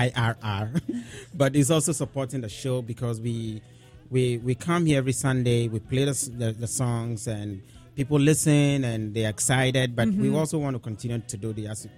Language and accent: English; Ghana; I'm from Ghana.